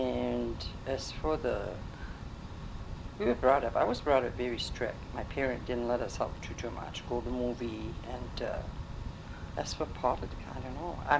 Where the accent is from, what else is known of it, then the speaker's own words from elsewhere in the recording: Lewiston, Maine, United States; I was born in Lewiston, and my date is I was born August 4th, 1934.